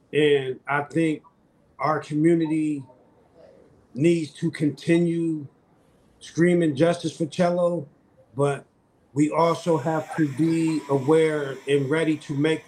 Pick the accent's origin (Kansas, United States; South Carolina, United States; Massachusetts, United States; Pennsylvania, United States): Pennsylvania, United States; Erie; I'm from Erie, Pennsylvania.